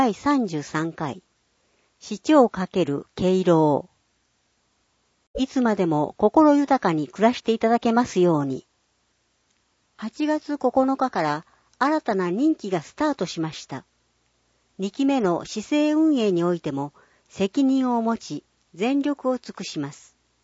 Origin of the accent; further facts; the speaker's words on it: Christchurch, Canterbury, New Zealand; Japanese is a second language; ガーデンシティ、田園都市として知られる私の故郷、クライストチャーチ市には、たくさんの種類の花が鑑賞できる広い公園や庭園があり、